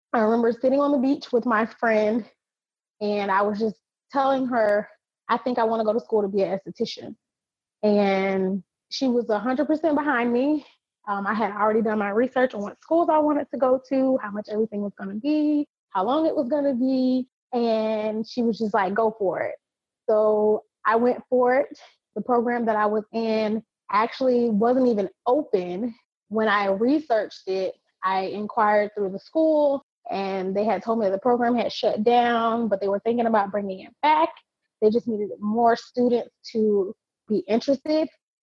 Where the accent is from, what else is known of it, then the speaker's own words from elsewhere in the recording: Jacksonville, Florida, United States; I'm from Jacksonville, Florida.